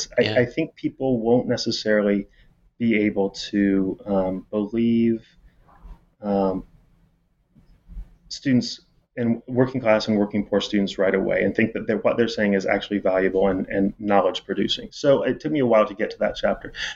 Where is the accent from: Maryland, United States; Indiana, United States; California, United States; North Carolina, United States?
Indiana, United States; And I'm from Indiana. And, you know, you sort of can never leave home. I mean, I'm never going back to Indiana.